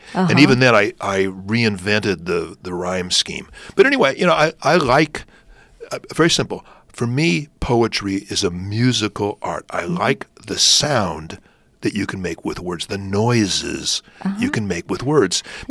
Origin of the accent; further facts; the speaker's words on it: Hawthorne, California, United States; growing up in Hawthorne, there was no nature in Hawthorne.